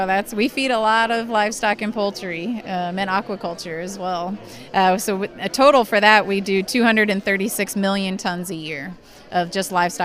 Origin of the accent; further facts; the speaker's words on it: Fairmont, Minnesota, United States; I'm born and raised in Fairmont, Minnesota. My family raised hogs there.